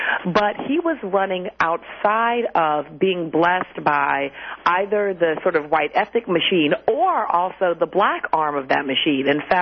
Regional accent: Chicago, Illinois, United States; I'm a Chicagoan

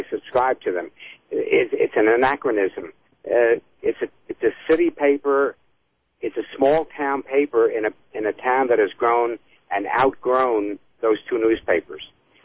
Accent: New York, United States; moved away as an adult; now in Denver, United States; I came here from New York where all of my life I saw papers that were the major newspapers in America.

